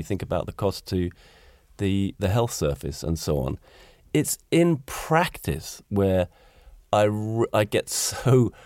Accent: United Kingdom; But as a Brit and coming from a country which has an alcohol problem

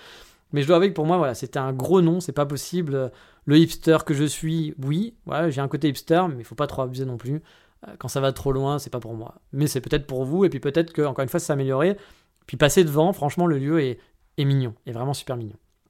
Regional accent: Kyoto, Japan; Je dis « Ah bah je viens de Kyoto. »

